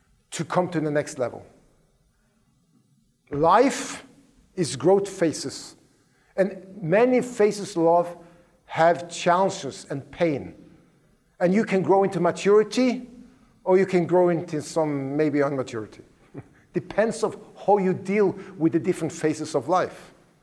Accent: Norway; English is a second language; I'm coming from Norway.

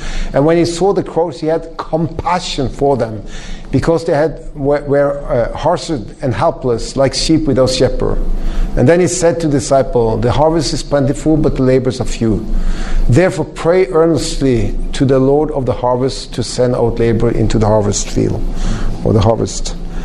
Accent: Southern Norway, Norway; English is a second language; So I'm from Norway. I'm from the southern part, really on the bottom.

